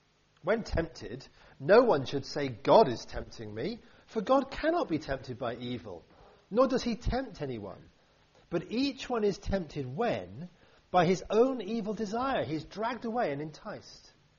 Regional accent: Bristol, South West England, United Kingdom; accent: Bristol; you can always hear my lovely Bristol accent on the website.

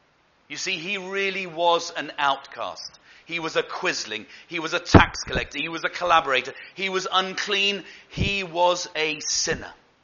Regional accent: United Kingdom; We're the British after all, aren't we?

